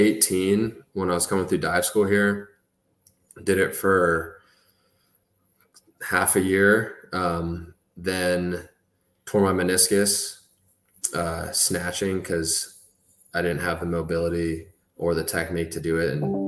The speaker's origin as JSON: {"language": "English", "region": "California", "country": "United States", "said": "And I'm originally from California, so maybe like somewhere in the back of me, my body is used to being outside in California."}